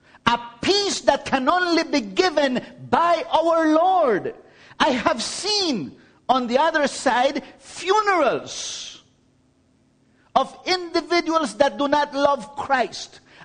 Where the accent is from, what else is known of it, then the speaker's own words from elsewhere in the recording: Belize; By the way, I'm from Belize. Okay? The best and most beautiful country in the world. Belize.